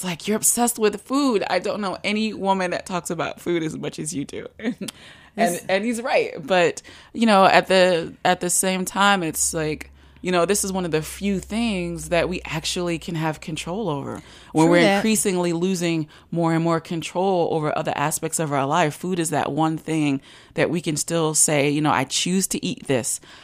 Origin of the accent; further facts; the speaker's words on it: Brooklyn, New York, United States; I grew up in Bed-Stuy.